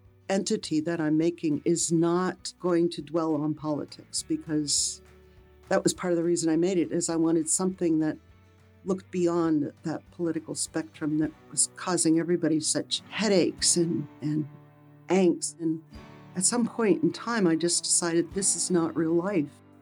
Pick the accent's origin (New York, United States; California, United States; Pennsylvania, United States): Pennsylvania, United States; moved away as an adult; now in Palmer, United States; I grew up in Pennsylvania and went to college and graduate school and left after my second year of graduate school with my boyfriend. We decided to drive to Alaska in a 66 Chevelle garnet colored.